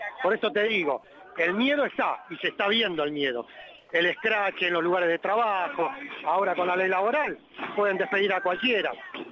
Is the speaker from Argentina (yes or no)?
yes; Buenos Aires, Argentina; Mira, de acá de Capital soy.